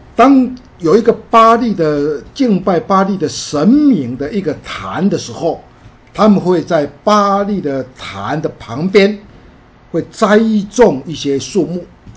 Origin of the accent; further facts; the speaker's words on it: China; 这种讲法跟我们中国人的道家讲法很类似